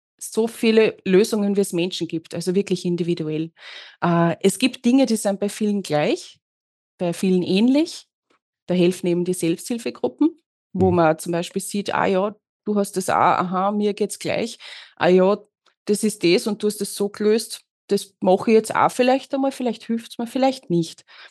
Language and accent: German; Lower Austria, Austria; Ich bin gebürtige Mostviertlerin